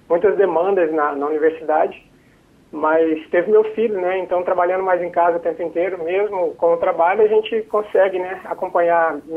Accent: Cuiabá, Mato Grosso, Brazil; eu morava na região do CPA, e aí em Cuiabá, né? Nasci em Cuiabá.

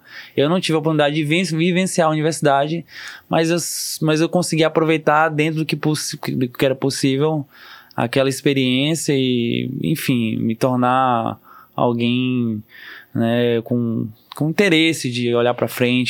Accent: Fortaleza, Ceará, Brazil; moved away as an adult; now in São Paulo, Brazil; Eu saí de Fortaleza com 18 anos, ganhei uma bolsa do ProUni para estudar em São Paulo.

